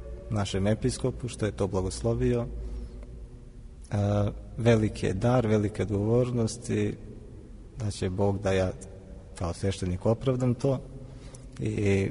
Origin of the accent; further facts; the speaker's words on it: Peja, Kosovo; now in Mitrovica, Kosovo; Ja sam iz Peći. Do 1999. godine bili smo u Peći. Kasnije smo došli ovde u Kosovskoj Mitrovici.